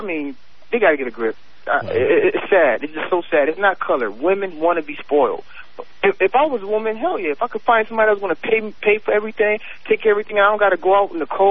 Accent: Buffalo, New York, United States; And I'm from Buffalo.

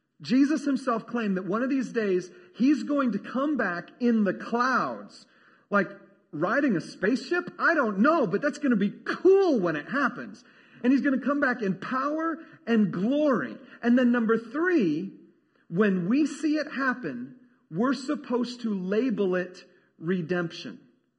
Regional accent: California, United States; When I was a kid, I was raised in California, and Coke cans and bottles in California have this phrase printed on the side of them that says California redemption value.

